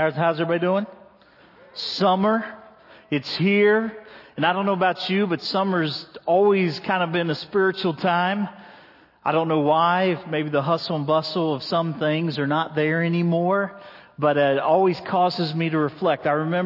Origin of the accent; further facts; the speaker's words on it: Ohio, United States; I'm from Ohio where they really know how to play football.